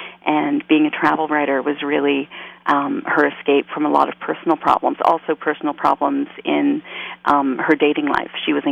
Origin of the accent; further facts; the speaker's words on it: Toronto, Ontario, Canada; now in New York, United States; the two places I've written the most about are my hometown, Toronto, and my adopted hometown, New York.